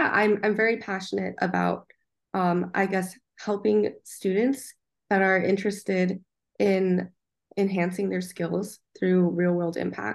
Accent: New Hampshire, United States; the small town I was from New Hampshire, like I guess technology was not a big thing there. But moving to Silicon Valley was just like a huge game changer.

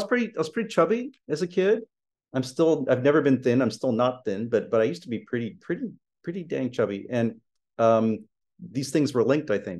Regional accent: Florida, United States; I grew up in Florida, and it was in the 70s and everyone ate the same kind of food, you know, beef stroganoff and, you know, just basic American.

